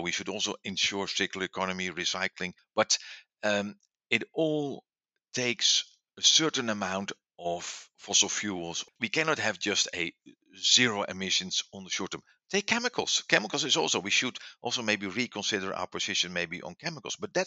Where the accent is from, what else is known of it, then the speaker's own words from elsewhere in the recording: Netherlands; I mean, I'm from the Netherlands. We have the largest density of charging stations for electric vehicles.